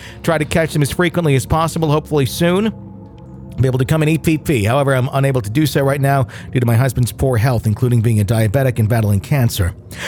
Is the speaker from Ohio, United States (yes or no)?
yes; Ohio, United States; born there; now in Massachusetts, United States; I moved from Ohio, where I was born, to Massachusetts to get a fresh start.